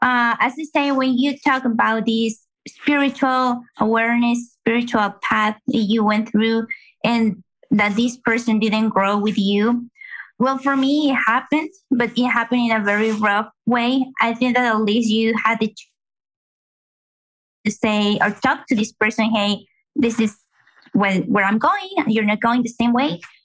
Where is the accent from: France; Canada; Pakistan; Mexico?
Mexico; now in Dallas, United States; I'm from Mexico and currently I'm living in Dallas.